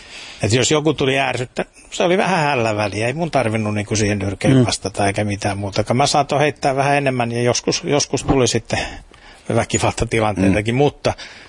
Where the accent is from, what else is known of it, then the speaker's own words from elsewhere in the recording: Hyvinkää, Uusimaa, Finland; Joo, se on mun kotikaupunki.